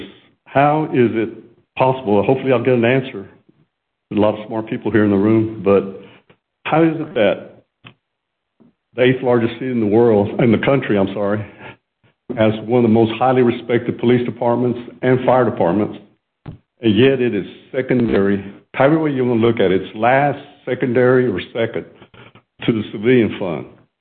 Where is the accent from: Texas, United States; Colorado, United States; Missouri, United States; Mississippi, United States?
Texas, United States; Dallas; You know, I grew up in Dallas, born in 1955. I grew up in a little neighborhood just west there of Love Field, Harry Hines and Roanoke Avenue, not too far from here.